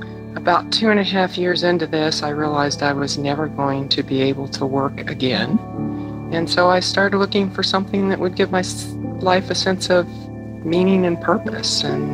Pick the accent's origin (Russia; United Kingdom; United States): United States; Boise, Idaho; I'm from Boise, Idaho.